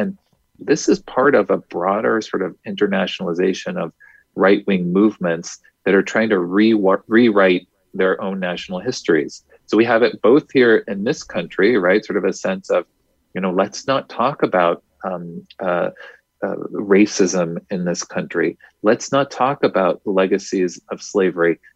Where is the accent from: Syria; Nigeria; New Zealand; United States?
United States; Houston, Texas; I actually grew up in Texas, right? I grew up in Houston.